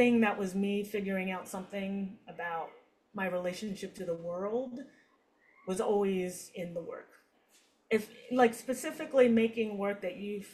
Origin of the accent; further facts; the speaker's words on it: United States; I'm an American. I'm culturally an American.